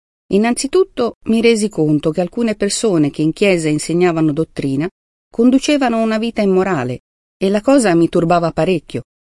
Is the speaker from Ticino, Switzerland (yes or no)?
no; Richterswil, Zurich, Switzerland; Da bambina ero affascinata dalla natura. Sono cresciuta a Richterswil, un luogo incantevole sulla riva del lago di Zurigo.